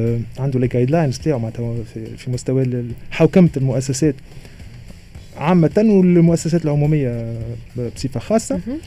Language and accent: Arabic; Tunisia; هو شرف لي و كلكو بار انا تونسي